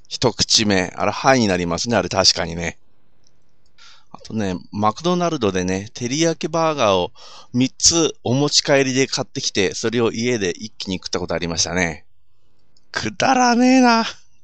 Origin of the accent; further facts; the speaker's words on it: Sapporo, Hokkaido, Japan; まあ私今こう札幌なんですけども、まあ私の地元なんですけどもね